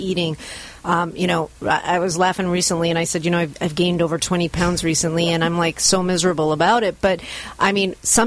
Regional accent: Illinois, United States; now in California, United States; I mean, I grew up in Illinois in a small town. I moved to California in 94.

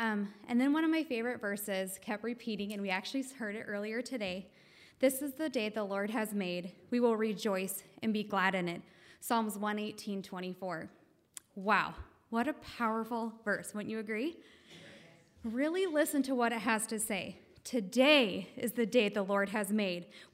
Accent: Idaho, United States; born there; I was born in Idaho, as many of you know, and I was the oldest of two children.

